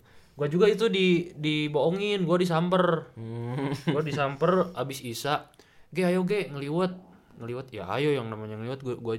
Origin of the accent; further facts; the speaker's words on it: West Java, Indonesia; gue orang Sunda.